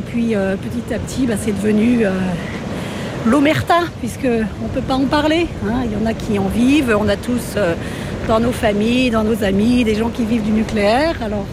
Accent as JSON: {"language": "French", "town": "Beaumont", "region": "Normandy", "country": "France", "tie": "born or raised there", "said": "Oui, moi je suis née à Beaumont en 61."}